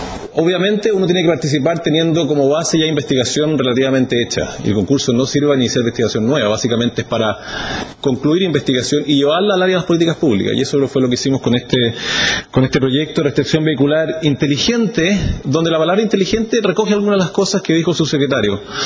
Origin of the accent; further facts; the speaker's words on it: Santiago, Santiago Metropolitan Region, Chile; una política de restricción vehicular, que nosotros como santiaguinos la conocemos bastante